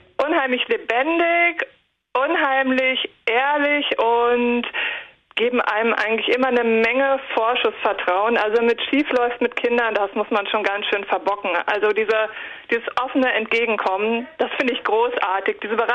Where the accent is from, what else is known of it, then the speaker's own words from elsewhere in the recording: North Rhine-Westphalia, Germany; Ich komme aus Nordrhein-Westfalen, ziemlich weit oben.